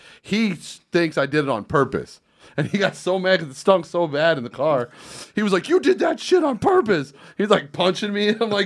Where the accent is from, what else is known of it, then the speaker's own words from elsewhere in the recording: Minnesota, United States; Like, I can survive. I'm from Minnesota.